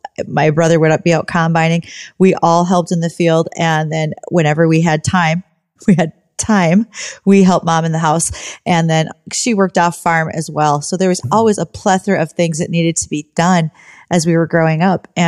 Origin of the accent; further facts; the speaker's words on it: North Dakota, United States; So I did grow up farming my whole life. I'm from South Central North Dakota, where my brothers still operate our home farm.